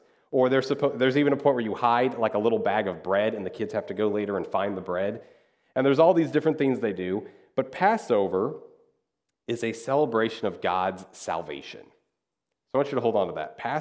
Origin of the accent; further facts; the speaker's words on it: Kansas, United States; Like when I grew up, where I was growing up in Kansas